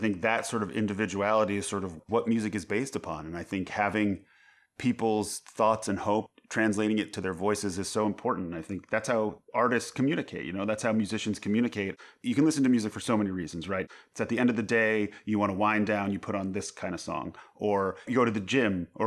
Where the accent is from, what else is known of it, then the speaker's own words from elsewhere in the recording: Long Island, New York, United States; Like, I didn't grow up in Washington Heights. I grew up on Long Island, which is a very different place.